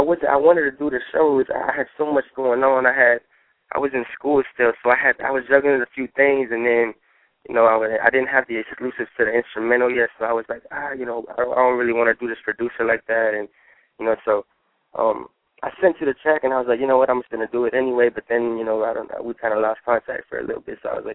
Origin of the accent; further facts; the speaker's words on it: Sarasota, Florida, United States; also born or lived in Frankfurt, Germany / Georgia; I was only out there like 1 year, so we moved to Georgia. We lived in a few different places, but I grew up here in Sarasota, Florida, and that's where I'm at right now.